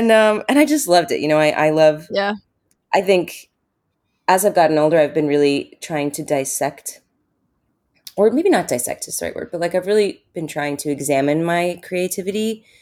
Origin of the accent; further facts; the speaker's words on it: Utah, United States; It was like weird growing up in Utah and not being Mormon.